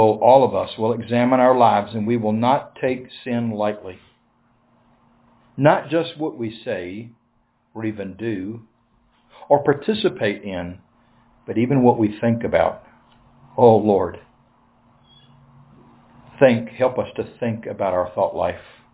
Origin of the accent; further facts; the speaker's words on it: United States; I'm an American, but first of all, my citizenship is in heaven.